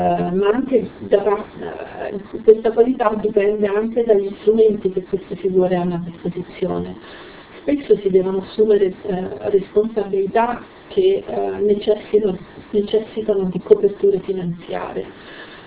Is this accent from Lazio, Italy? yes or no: yes; Rome, Lazio, Italy; io sono di Roma, se nessuno si sente offeso